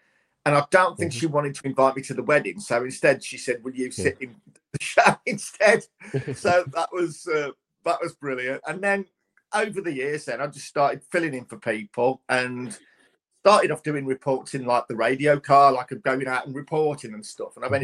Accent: Norton Canes, West Midlands, United Kingdom; the West Midlands, and that's where I'm from. I mean, I'm not a Brummie. I mean, I was born in the house in Norton Keynes near Cannock. My dad was from Cannock. My mum's from Wensbury. Mm-hmm. So my accent's all over the shop, really.

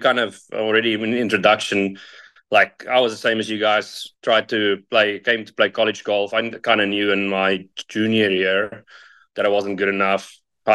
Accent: South Africa; we grew up in South Africa

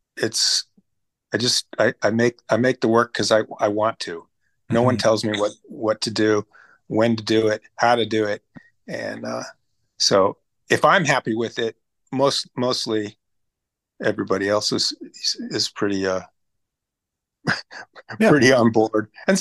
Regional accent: Los Angeles, California, United States; I grew up in Los Angeles, and a bunch of my buddies are doctors at this point.

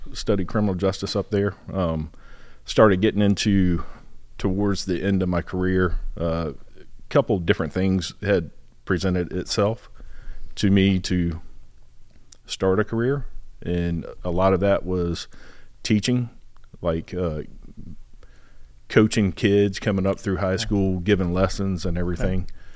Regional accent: Hampton, Virginia, United States; Yeah, so growing up in Hampton, grew up across the street from a retired major, Major Williams of the Hampton Police Department.

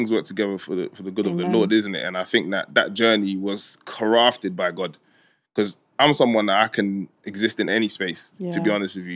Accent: Côte d’Ivoire; born there; first language French; English is a second language; moved away; So my first language was actually French because I was born in Cote d'Ivoire.

